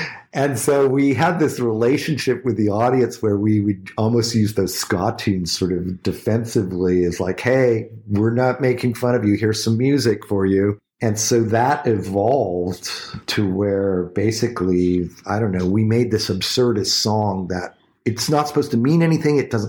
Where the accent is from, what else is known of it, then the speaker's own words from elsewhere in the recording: Texas, United States; born there; And my father was from the South, from Arkansas. I was born in Texas.